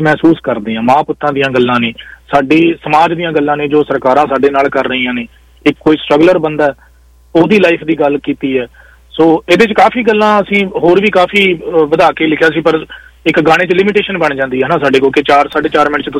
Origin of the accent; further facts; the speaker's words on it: Punjab, India; ਮੈਂ ਰੋਪੜ ਜ਼ਿਲ੍ਹੇ ਦਾ ਰਹਿਣ ਵਾਲਾ ਜੀ।